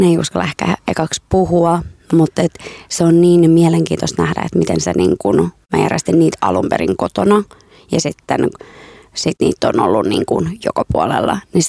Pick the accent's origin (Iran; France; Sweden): Iran; Finnish is a second language; now in Finland; Mä oon siis Iranista kotoisin, että ruoka on aina ollut suuressa osassa.